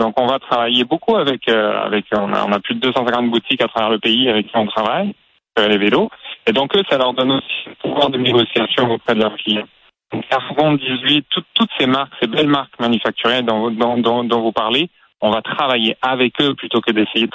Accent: Quebec, Canada; surtout chez nous au Québec.

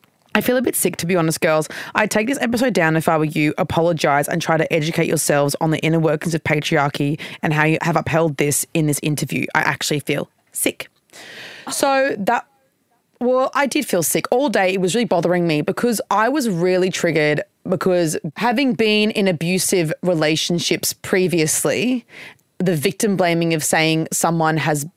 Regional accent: Queensland, Australia; accent: Queensland; my accent's strong. My Queensland accent is also strong.

